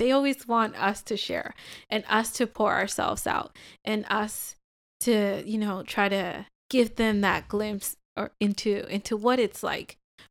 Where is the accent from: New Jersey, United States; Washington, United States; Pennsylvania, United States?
Washington, United States; Tacoma; So I'm from Tacoma